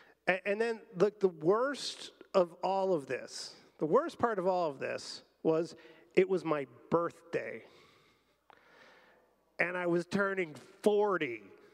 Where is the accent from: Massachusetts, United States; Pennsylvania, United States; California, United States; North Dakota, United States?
Pennsylvania, United States; By the way, I'm from Pennsylvania.